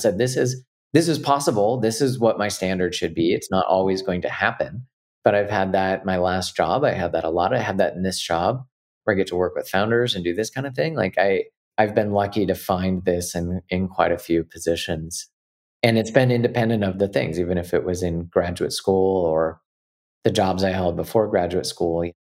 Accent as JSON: {"language": "English", "town": "Sonora", "region": "California", "country": "United States", "tie": "born or raised there", "said": "when I was a kid, I was a child actor in my hometown, and I was in a lot of the local plays and anything that they kind of did up in my hometown of Sonora, California."}